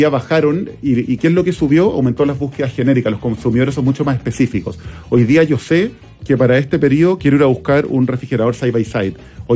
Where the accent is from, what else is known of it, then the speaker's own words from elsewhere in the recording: Chile; hemos ido migrando nuestro comportamiento como chilenos